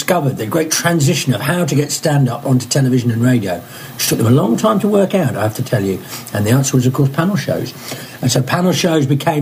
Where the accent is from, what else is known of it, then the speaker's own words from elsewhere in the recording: England, United Kingdom; I am of that age that you know, bad, I don't know. I'm English, for one, and two, brought up in the last vestiges of punk.